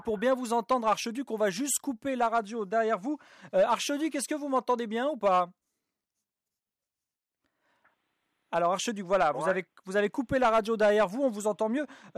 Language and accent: French; France; mais allez, je suis français, je vais pousser un petit cocorico.